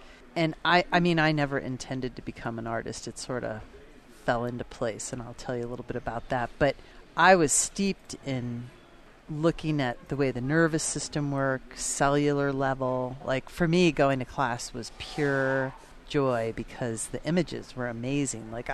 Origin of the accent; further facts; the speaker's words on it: United States; the biggest influence for me is growing up on Long Island Sound.